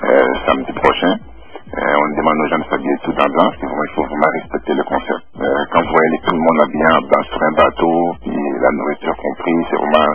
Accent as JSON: {"language": "French", "town": "Montreal", "region": "Quebec", "country": "Canada", "said": "vous voyez, je viens de Montréal, c'est un concept qu'on a créé ça depuis Montréal."}